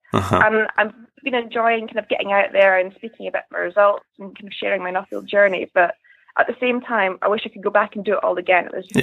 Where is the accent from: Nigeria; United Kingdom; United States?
United Kingdom; Scotland; Which, as a Scot, was very embarrassing.